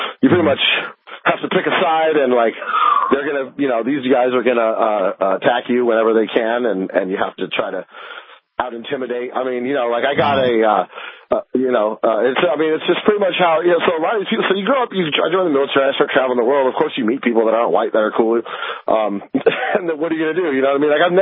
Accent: Los Angeles, California, United States; I grew up in Los Angeles

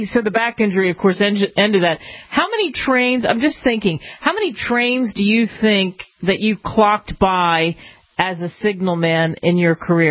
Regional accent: Pennsylvania, United States; every place I've lived, I grew up outside of Philadelphia, there's always, even today, there's always been a train in the background

